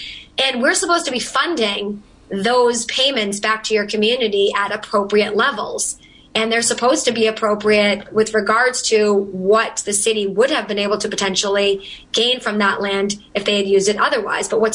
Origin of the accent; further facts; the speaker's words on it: Massachusetts, United States; Look, I come from the Merrimack Valley. We're on the New Hampshire border. I represent a lot of communities that are right on that border.